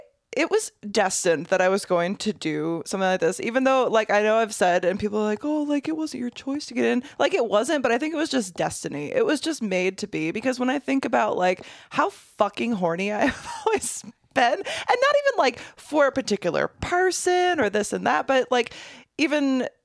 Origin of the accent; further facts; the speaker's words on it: Midwest, United States; I grew up in the Midwest.